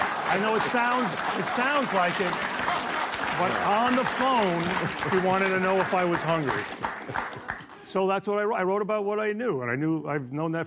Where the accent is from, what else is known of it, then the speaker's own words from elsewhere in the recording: New York, United States; I married into that family. I'm Italian. I grew up in New York.